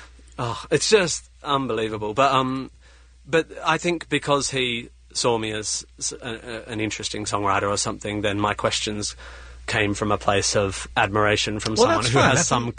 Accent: Australia; As an Australian, it's just announcing a tour, really.

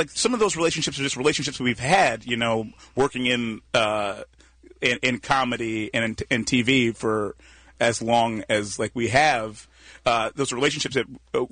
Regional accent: Detroit, Michigan, United States; Well, because we're both from Detroit, and we both met in Detroit.

